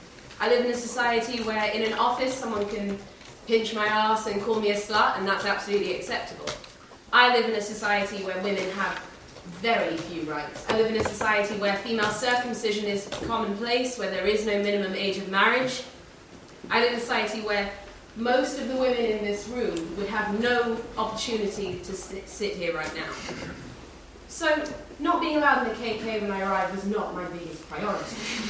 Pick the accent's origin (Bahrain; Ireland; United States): Bahrain; I'm from Bahrain, and that's a country in the Middle East, for those who don't do geography.